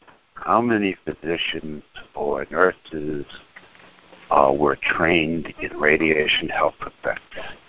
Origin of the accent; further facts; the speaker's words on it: Indiana, United States; I'm from Indiana.